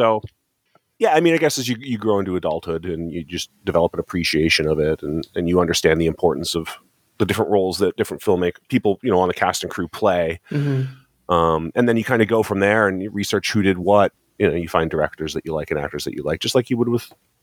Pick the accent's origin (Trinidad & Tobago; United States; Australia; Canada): Canada; Ontario; I grew up in Ontario, Canada, just on the other side of the border.